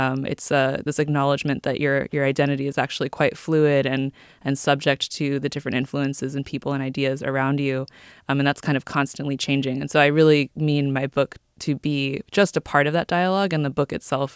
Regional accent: California, United States; I grew up in Silicon Valley, so I feel like my whole life has been kind of steeped in that.

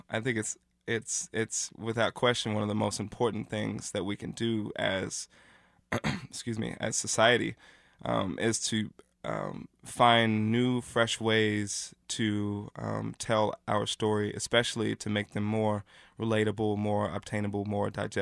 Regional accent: Missouri, United States; Troost, you know, like I said, I grew up on Troost, and born and raised here. And so there's a lot of buildings on Troost that I identify childhood

